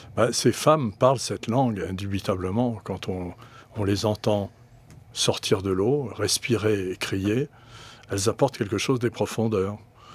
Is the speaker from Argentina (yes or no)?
no; Brittany, France; je suis breton d'origine, que ma famille vit à l'île Maurice